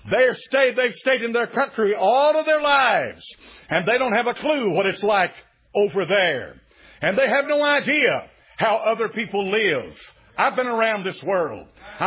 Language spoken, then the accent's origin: English; United States; I'm an American. I was born an American. I was raised an American. I served my country for 4 years as an American. I'm an American citizen. I'm not an alien. I'm not a foreigner. I'm born right here in this country.